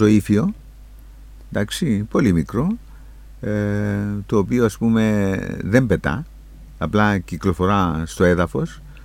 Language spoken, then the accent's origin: Greek; Kyrenia, Kyrenia District, Cyprus; επειδή κατάγομαι από την Κερίνια εγώ